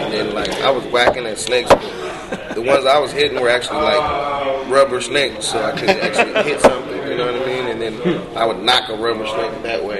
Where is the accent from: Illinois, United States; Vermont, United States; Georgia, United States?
Georgia, United States; Atlanta; No, in Atlanta. I never saw snakes growing up.